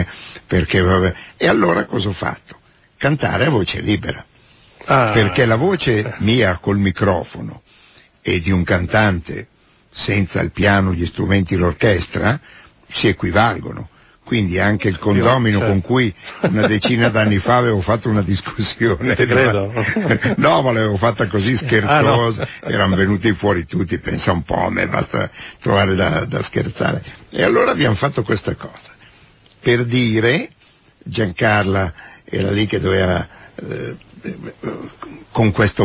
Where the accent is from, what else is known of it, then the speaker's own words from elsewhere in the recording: Milan, Lombardy, Italy; dove ci si vive noi che siamo di Milano, con, insomma, come un ingranaggio